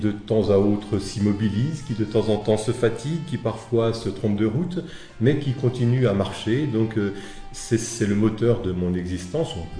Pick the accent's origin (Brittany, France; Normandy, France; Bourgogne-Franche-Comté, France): Bourgogne-Franche-Comté, France; now in Paris, France; Moi, je suis originaire de la Franche-Comté, de l'est de la France, et je suis ici à Paris depuis une quinzaine d'années. Mais je suis franc-comtois, frontière de la Suisse.